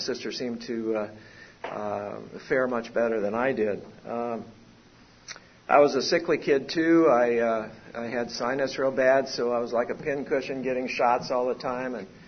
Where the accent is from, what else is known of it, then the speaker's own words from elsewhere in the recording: St. Paul, Minnesota, United States; born there; I was born in 1942 in St. Paul, Minnesota, in the Midwest, and into a fairly small family